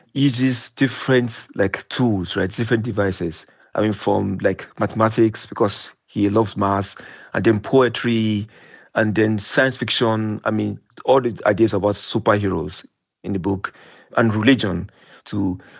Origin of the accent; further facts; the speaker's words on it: Nigeria; when I was growing up in Nigeria, we get to a stage where we become like desensitized to this violence